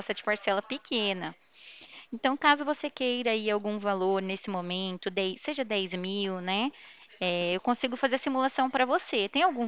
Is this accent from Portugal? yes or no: no; Ribeirão Preto, São Paulo, Brazil; Ó, eu sou aqui de Ribeirão Preto, tá?